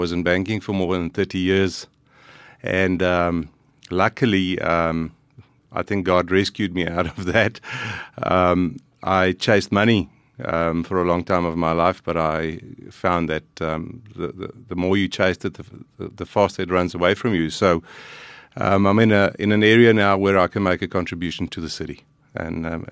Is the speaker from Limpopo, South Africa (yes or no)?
yes; Tzaneen, Limpopo, South Africa; So I grew up in a very average middle class family. I'm from a town up north, Limpopo, Tzaneen. Went to Marinsky High School and did national service.